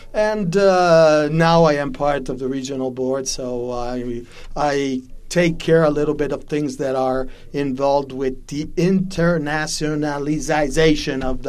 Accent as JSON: {"language": "English", "country": "Italy", "second_language": "English", "said": "people are surprised when I say I come from Italy and I live in Italy, of course"}